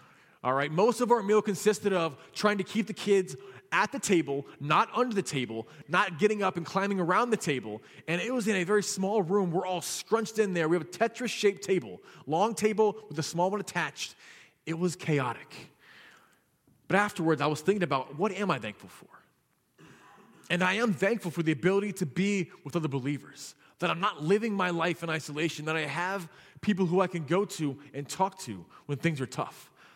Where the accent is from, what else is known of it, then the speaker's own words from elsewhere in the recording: Virginia, United States; And people from the church that I grew up in Virginia that I went to when I was there have been coming back together again and again and again.